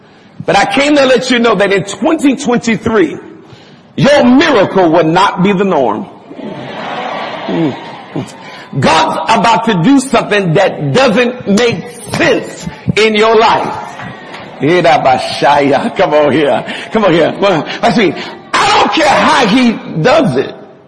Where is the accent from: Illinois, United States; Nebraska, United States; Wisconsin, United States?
Illinois, United States; Chicago; So, I'm from Chicago. I'm from the hood. I'm from poverty.